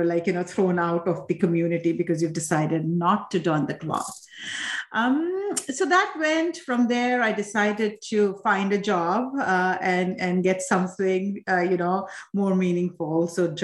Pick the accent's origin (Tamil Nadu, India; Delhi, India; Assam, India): Assam, India; now in United States; I was born, I'm from Assam, India, which is one of the states in the eastern part of India. And so my family comes from there. I was born there.